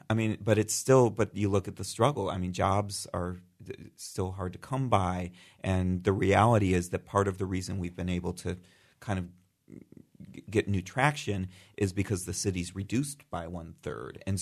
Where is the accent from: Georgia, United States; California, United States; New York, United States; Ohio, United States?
Ohio, United States; Akron; I was establishing my career and my family in Akron, my hometown, the place I was from